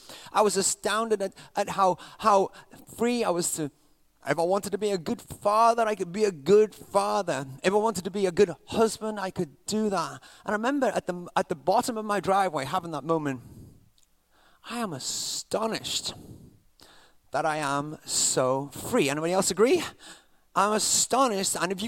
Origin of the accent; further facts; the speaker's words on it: England, United Kingdom; moved away; like, get out of here, you English kid, you know, kind of thing, making fun of my accent.